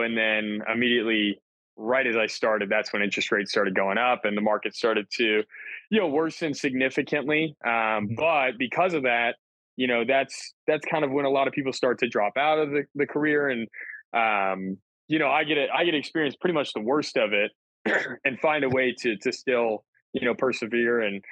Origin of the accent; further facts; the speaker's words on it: Kansas City, Missouri, United States; I was born and raised in Kansas City myself. I grew up in the north part of town, Missouri side, kind of by the airport.